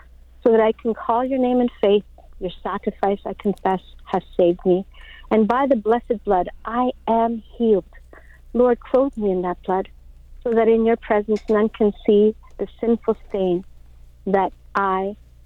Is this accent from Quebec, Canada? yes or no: no; Toronto, Ontario, Canada; Born and raised in Toronto.